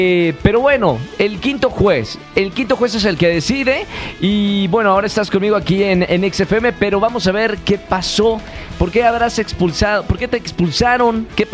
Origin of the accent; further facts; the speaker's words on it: Tamaulipas, Mexico; de allá de mi tierra, del norte